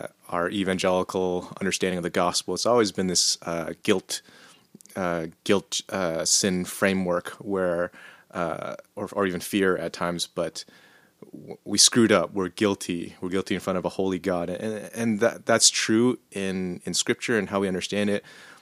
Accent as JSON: {"language": "English", "country": "Canada", "said": "sometimes people think being Canadian, oh yeah, multiculturalism, you know, we're already there."}